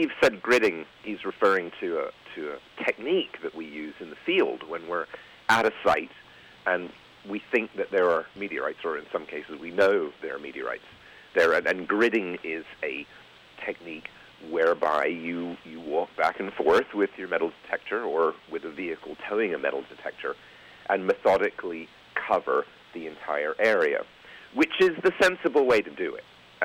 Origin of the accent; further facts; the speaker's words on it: London, United Kingdom; in London